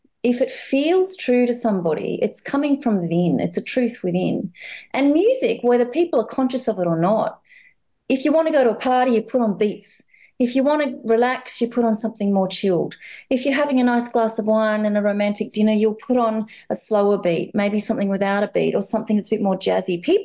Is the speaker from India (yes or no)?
no; Australia; first language English; You know, I'm English. I'm Australian, but I speak English. It's my first language.